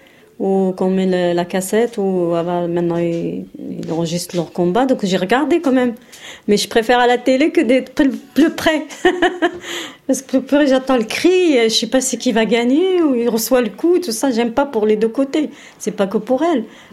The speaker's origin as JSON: {"language": "French", "country": "Morocco", "said": "Même chez nous au Maroc, je voyais beaucoup de filles qui font la boxe là-bas"}